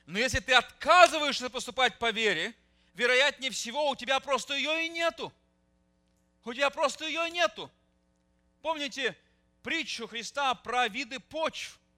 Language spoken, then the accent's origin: Russian; Siberia, Russia; now in Moscow, Russia; Я вырос в Сибири. Ну, вы, наверное, уже многие знаете, что я родом из Сибири. Туда моих дедов сослали за то, что они были верующими. Так что я сибиряк по рождению.